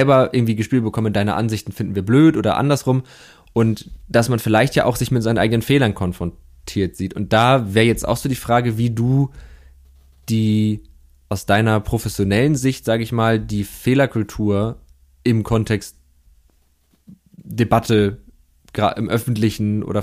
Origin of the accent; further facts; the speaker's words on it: Hamburg, Germany; ich wohne tatsächlich mein Leben lang in derselben Stadt sogar und natürlich fühle ich mich als, in meinem Fall als Hamburger